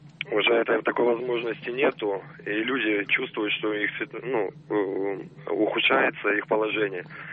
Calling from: Moscow, Russia; я из Москвы.

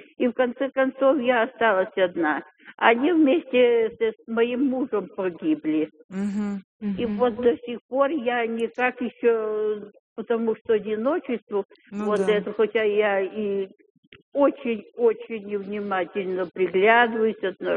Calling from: Moscow, Russia; Да, я из Москвы звоню.

